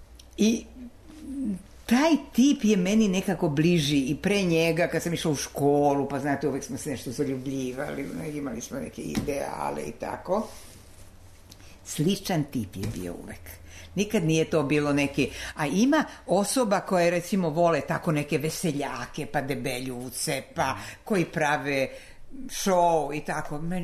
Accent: Novi Banovci, Vojvodina, Serbia; Ja sam odrasla u Novim Banovcima i išla sam u školu sa Švabima, nemački. I Hrvati su bili u Novim Banovcima. Kod kuće su moji govorili slovački.

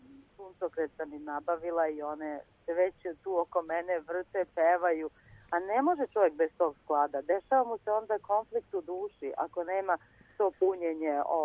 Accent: Lipolica, Šumadija and Western Serbia, Serbia; Ja sam rođena u Mačvi, odrasla sam do škole u Lipolicu kod dede koji je baš bio vinogradar

